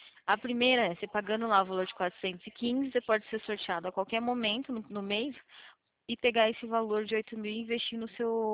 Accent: Campinas, São Paulo, Brazil; Eu sou aqui do interior, de Campinas, da região aqui de São Paulo.

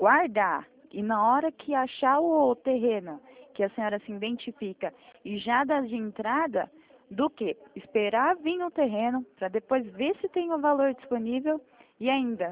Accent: Itatiba, São Paulo, Brazil; como eu sou de Itatiba

